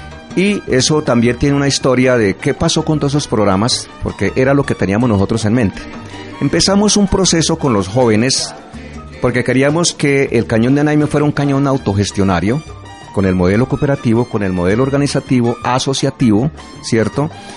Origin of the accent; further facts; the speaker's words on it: Colombia; somos gentes que no somos de ahí, llegamos de otra parte. Somos boyacenses, somos cundinamarqueses.